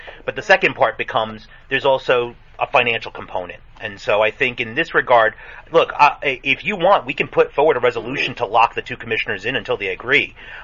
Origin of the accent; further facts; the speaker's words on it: Plattekill, New York, United States; growing up in Plattekill, yeah, we went to Newburgh. We went to Poughkeepsie